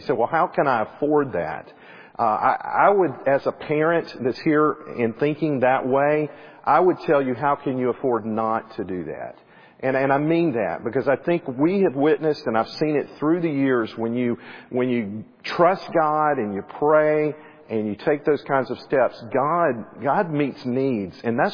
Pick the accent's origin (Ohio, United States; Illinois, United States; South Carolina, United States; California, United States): South Carolina, United States; Clemson; And that's, I grew up in Clemson, South Carolina, right there at it.